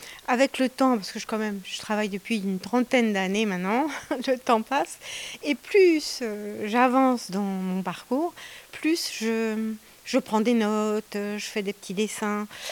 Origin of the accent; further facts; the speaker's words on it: Corsica, France; Comme je suis du Cap Corse, j'ai des origines vénézuéliennes